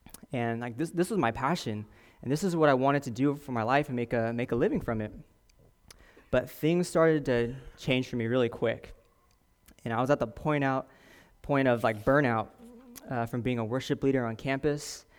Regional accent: Oakley, California, United States; I grew up in Oakley, California. Anyone know where that is? Oakley? Yeah, it's about 45 minutes east of San Francisco.

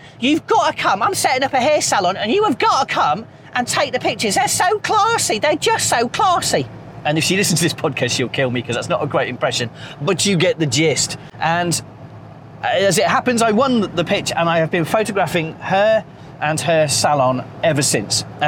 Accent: Wales, United Kingdom; I grew up in North Wales

